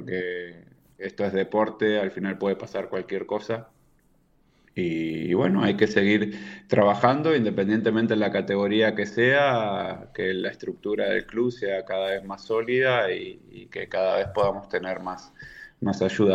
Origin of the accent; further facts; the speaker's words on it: Andalusia, Spain; Nosotros varios somos de Antequera, entonces cada vez que hacíamos algo o sea, somos de Málaga, perdón